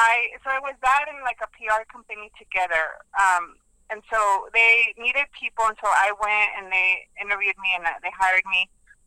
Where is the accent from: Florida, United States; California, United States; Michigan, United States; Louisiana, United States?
Michigan, United States; born there; moved away as an adult; also born or lived in Dallas, Texas; I was born in Michigan, but then I decided to go to college in Dallas because my family was a migrant worker, so we worked on the field, in the fields too. But I decided to go to college in Dallas, Texas